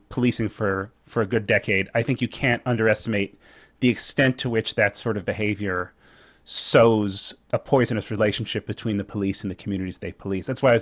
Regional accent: Washington, District of Columbia, United States; I grew up in Washington, D.C. Atlanta was much more integrated than D.C. was.

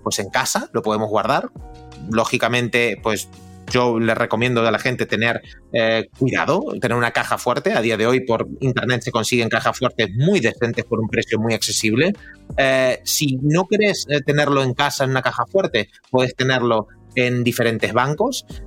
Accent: Argentina; No he visto bancos caer, soy argentino, conozco, sé de lo que hablo

